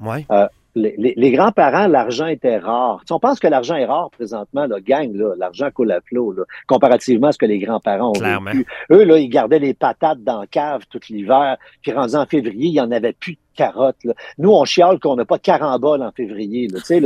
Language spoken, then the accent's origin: French; Quebec, Canada; Je m'excuse, je suis Québécois, je suis Québécoise.